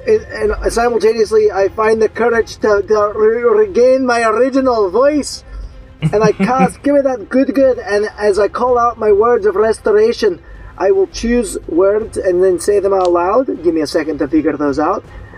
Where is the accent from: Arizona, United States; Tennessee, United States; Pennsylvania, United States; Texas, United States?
Arizona, United States; Scottsdale; because I'm from Scottsdale, and I remember a friend of mine from Iredale